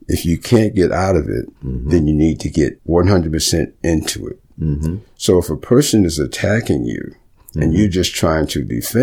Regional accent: New York, United States; I said, I'm from New York. My wife's from Philly.

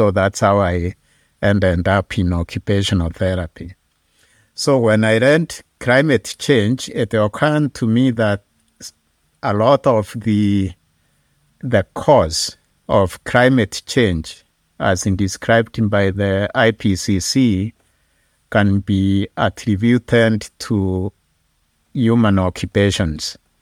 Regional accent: Kenya; born there; I was born in Little Village on the northern slopes of Mount Kenya in Kenya, East Africa.

